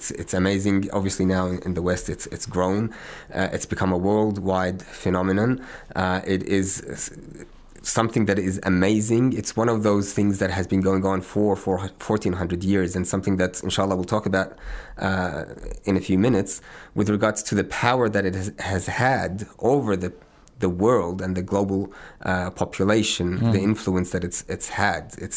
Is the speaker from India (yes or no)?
no; Australia; now in Qom, Iran; I'm a pharmacist from Australia. I've been here in Qom since 2014